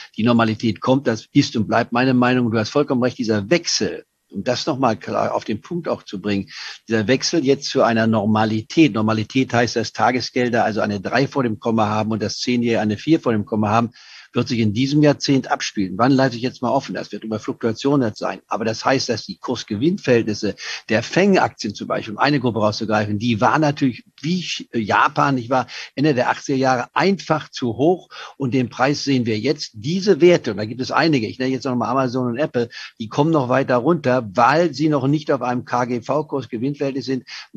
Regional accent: Leipzig, Saxony, Germany; born there; ich bin ja in Leipzig geboren vor 78 Jahren

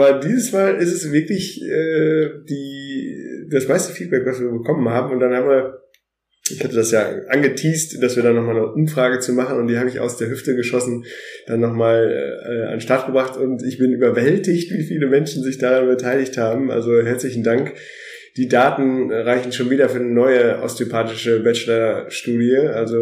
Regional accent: Münster, North Rhine-Westphalia, Germany; Ich kann ein bisschen Nederlands praten, ich bin aus Münster

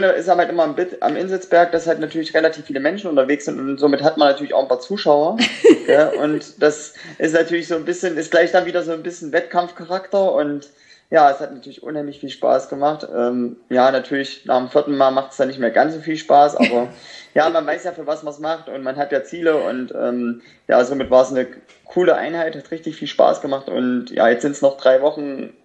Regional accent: Döllstädt, Thuringia, Germany; Ich komme ja ursprünglich aus Dölstedt

